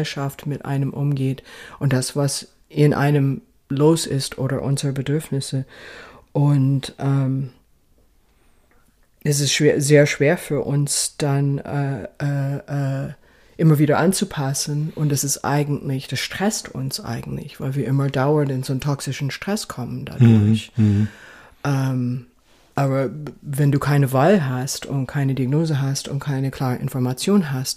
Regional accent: California, United States; moved away; also born or lived in Seattle / New York; Ich bin in Kalifornien groß geworden, genau.

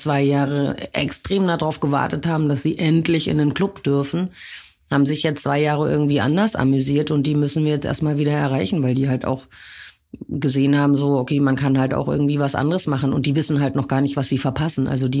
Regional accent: West Germany, Germany; Ich komme aus einer Kleinstadt aus Westdeutschland.

